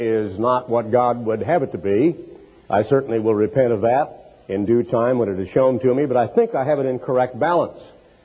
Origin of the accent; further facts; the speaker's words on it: Portland, Oregon, United States; born there; I'm an American. I was born in Portland, Oregon in 1930, and I grew up during World War II as a young, impressionable teenager.